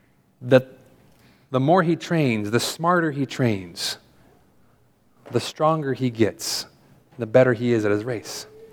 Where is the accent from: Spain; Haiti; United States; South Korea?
United States; California; I think like I'm from California. You take the 5 to get there, right?